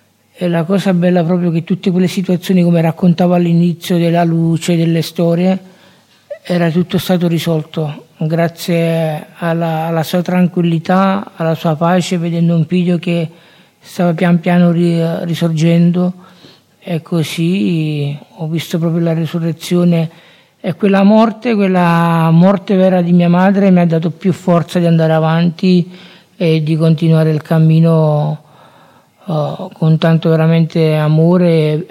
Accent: Naples, Campania, Italy; io abito in delle palazzine popolari a Napoli, sono di Napoli

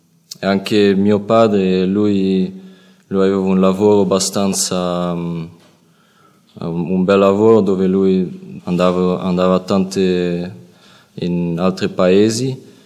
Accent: Belgium; Italian is a second language; vengo dal Belgio. Adesso ho 25 anni

